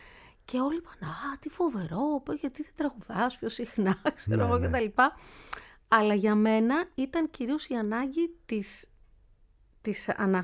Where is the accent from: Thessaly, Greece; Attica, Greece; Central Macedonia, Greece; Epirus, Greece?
Attica, Greece; Athens; born there; γεννήθηκα στην Αθήνα, εδώ, πολύ κοντά, στο Λιτό, μάλιστα.